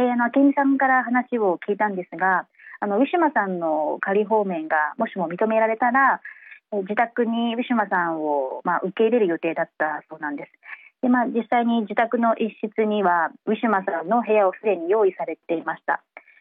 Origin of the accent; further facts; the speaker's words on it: Warabi, Saitama, Japan; also born or lived in Kawaguchi; 私は幼稚園から中学生まで埼玉県の蕨市と川口市で育ったんですが、そこには多くのトルコ出身のクルド人の方々が生活をしていました。